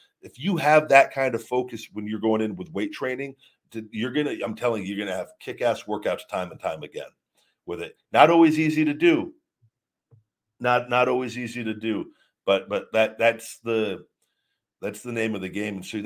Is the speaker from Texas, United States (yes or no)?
yes; College Station, Texas, United States; I'm from College Station, Texas.